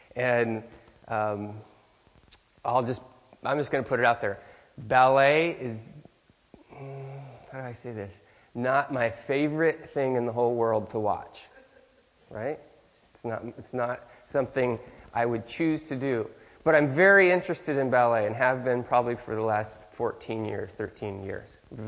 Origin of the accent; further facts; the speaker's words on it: Detroit, Michigan, United States; I will protect them because I am from Detroit, south of 7 Mile, Metatol. So I'm tough